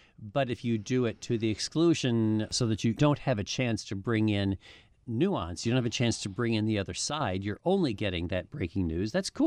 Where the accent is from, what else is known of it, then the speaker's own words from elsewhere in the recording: South Dakota, United States; also born or lived in Northeast US; You see, and I'm from South Dakota.